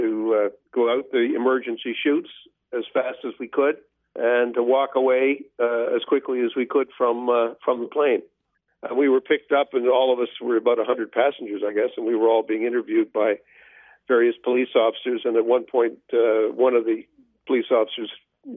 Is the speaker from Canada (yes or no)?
yes; Canada; I had the occasion as a Canadian member of Parliament